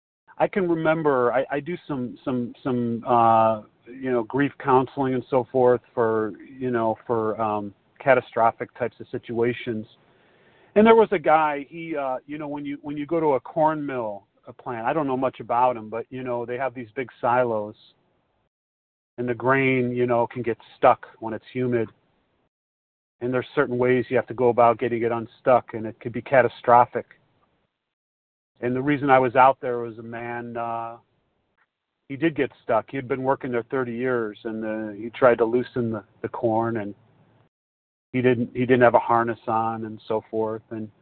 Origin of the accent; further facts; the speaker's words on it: Chicago, Illinois, United States; recovered compulsive reader, and I'm from Chicago.